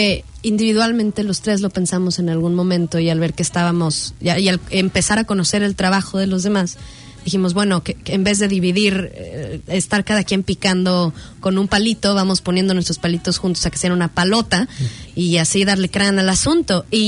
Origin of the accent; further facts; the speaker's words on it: Mexico; Soy mexicana, pero México es Norteamérica.